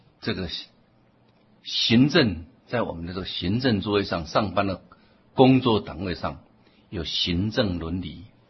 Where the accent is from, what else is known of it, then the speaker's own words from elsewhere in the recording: China; 我们中国人也很注重这三纲五伦啊